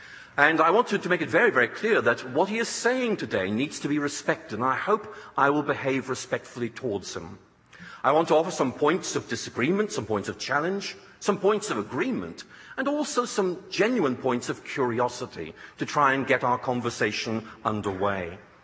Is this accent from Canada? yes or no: no; Northern Ireland, United Kingdom; I grew up in Northern Ireland, studying the sciences, wanting to go to Oxford to take this further